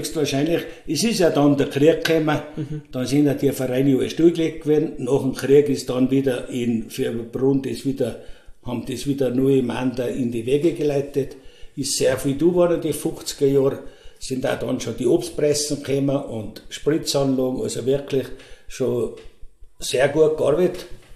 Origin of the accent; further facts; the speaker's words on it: St. Ulrich am Pillersee, Tyrol, Austria; geboren in St. Ulrich. … weil ich beim Drogerhäusl aufgewachsen bin. Und ich bin 71 Jahre